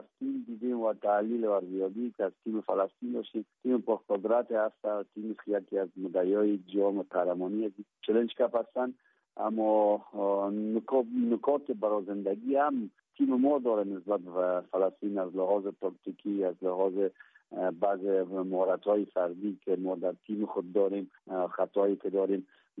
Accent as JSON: {"language": "Persian", "country": "Afghanistan", "said": "ما افغان هستیم"}